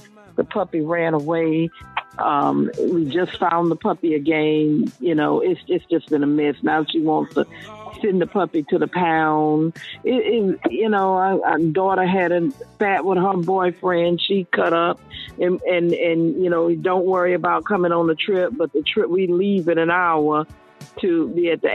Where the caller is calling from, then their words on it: Hammond, Louisiana, United States; Louisiana, Hammond, Louisiana.